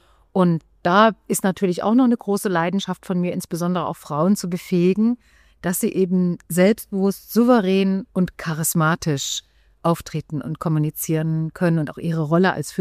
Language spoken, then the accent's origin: German; East Germany, Germany; Ich bin in der DDR aufgewachsen